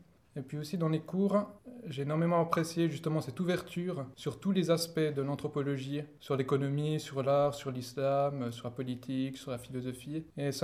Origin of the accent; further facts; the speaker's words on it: Switzerland; je viens de Suisse.